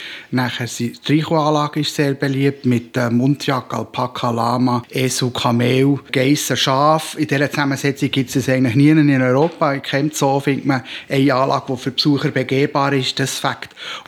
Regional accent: Egypt; also born or lived in Canada; Ich bin ursprünglich in Kanada geboren, in Ägypten aufgewachsen

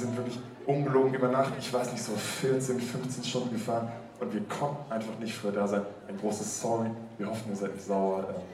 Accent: Kassel, Hesse, Germany; Vielleicht wissen Sie nicht, wir kommen eigentlich aus Deutschland. Ich bin aus Kassel.

